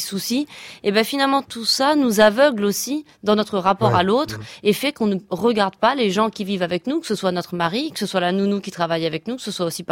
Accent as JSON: {"language": "French", "country": "Morocco", "tie": "born or raised there", "said": "Moi, j'ai grandi au Maroc, dans un pays où on a encore très souvent des nounous à la maison qui restent là."}